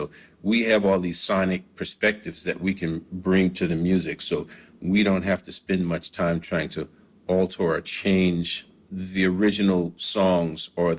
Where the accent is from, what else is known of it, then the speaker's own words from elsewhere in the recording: New Orleans, Louisiana, United States; I grew up in New Orleans and grew up singing songs and clanging pencils on a fence